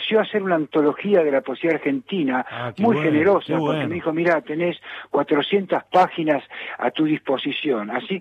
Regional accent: Quito, Pichincha, Ecuador; born there; porque yo tanto en las giras, en los recorridos, calcule que nací en Quito

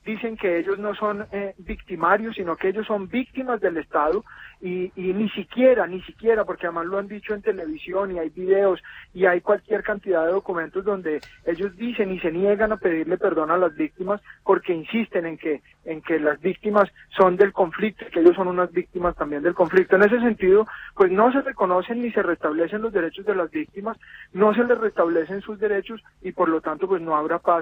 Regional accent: Colombia; para un país como Colombia en el que la hemos vivido. Yo, por ejemplo, tengo 33 años y no he vivido un solo día de paz en mi país.

